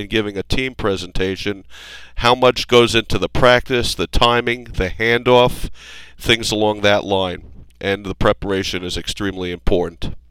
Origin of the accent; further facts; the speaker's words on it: New York City, New York, United States; Just a little bit about my background is I'm actually from New York City, graduated college in 1974 in the Ice Age